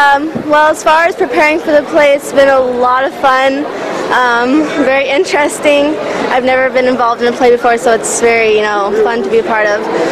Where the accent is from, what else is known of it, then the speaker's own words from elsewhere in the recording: Houston, Texas, United States; I'm from Houston, Texas.